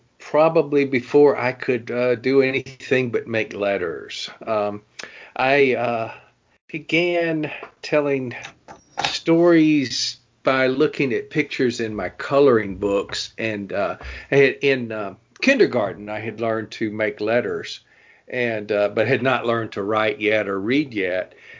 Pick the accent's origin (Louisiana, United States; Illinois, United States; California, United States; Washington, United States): Louisiana, United States; I'm originally from Louisiana.